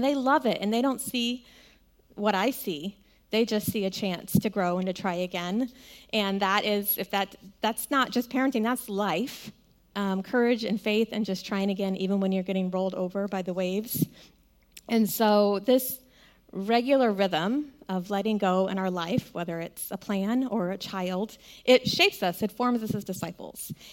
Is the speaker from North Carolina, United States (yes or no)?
yes; North Carolina, United States; I actually grew up in North Carolina. I'm not from California.